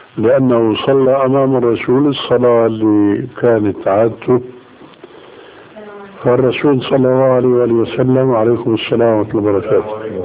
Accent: Damascus, Damascus Governorate, Syria; كما يقول عندنا في دمشق انفشفل

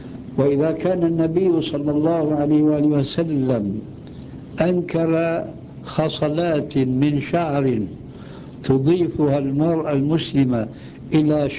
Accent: Syria; وفي كثير من بلاد عندنا في سوريا

